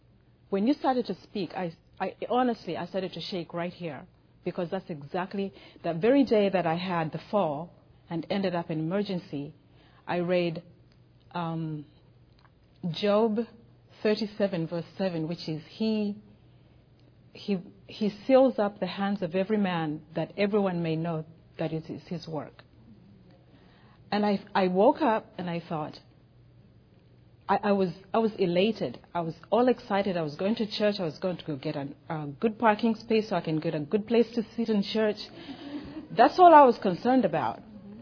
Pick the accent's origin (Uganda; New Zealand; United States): Uganda; moved away; He and I came from Uganda together in 1980.